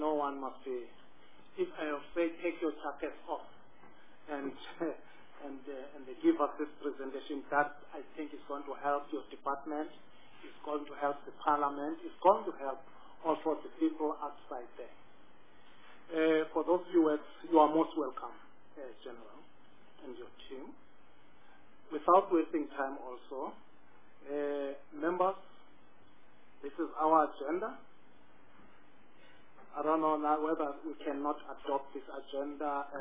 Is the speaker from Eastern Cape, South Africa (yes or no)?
yes; Eastern Cape, South Africa; born there; I'm the chairperson of this committee, a permanent delegate from the Western Cape, but originally I was born in the Eastern Cape.